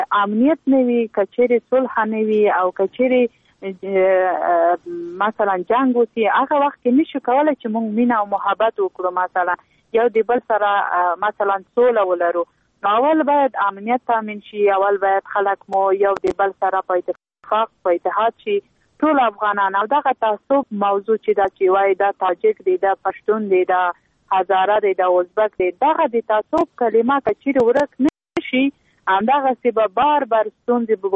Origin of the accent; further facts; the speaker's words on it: Logar, Afghanistan; زه په خپل دغه لوګر ولایت څنګه چې زما د پلار ولایت او زما ټاټوبې دي